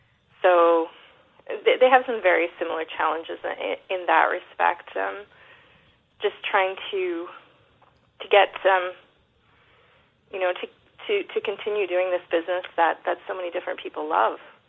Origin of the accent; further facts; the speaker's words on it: Canada; It can be really disconcerting and sort of unnerving as a Canadian, because the culture is very similar.